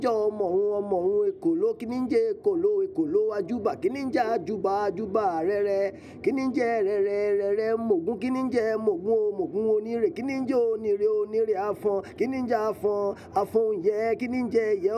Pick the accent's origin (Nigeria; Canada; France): Nigeria; first language Yoruba; French is a second language; Et puis, c'est ma langue maternelle, c'est Yoruba. Yoruba de Nigeria.